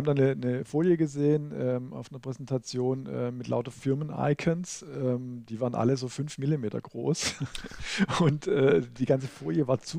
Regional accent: Germany; man kriegt als Deutscher eigentlich fast ein bisschen Angst, muss ich sagen

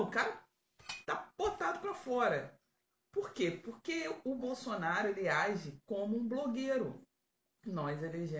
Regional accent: Duque de Caxias, Rio de Janeiro, Brazil; also born or lived in Niterói; now in São José, Brazil; considerando que eu vim de Duque de Caxias, Rio de Janeiro. Depois eu vim de Niterói, Rio de Janeiro

